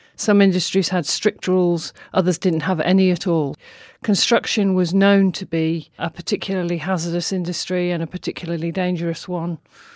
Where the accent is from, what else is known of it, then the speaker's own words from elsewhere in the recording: West Midlands, United Kingdom; I grew up in Warwickshire. I lived in a mining village.